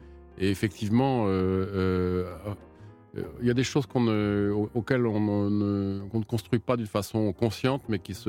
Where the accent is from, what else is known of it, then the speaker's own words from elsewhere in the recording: Neuilly-sur-Seine, Île-de-France, France; born there; Bah écoutez, moi je suis né à Neuilly-sur-Seine.